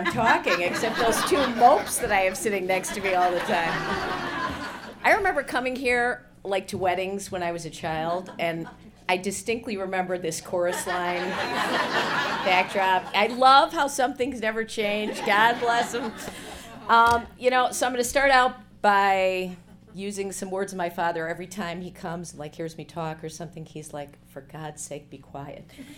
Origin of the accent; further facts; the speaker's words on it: Chicago, Illinois, United States; now in Orland Park, United States; North Side for about 15 years, and I live in Orland Park now. People always ask me, what is it like growing up on the South Side?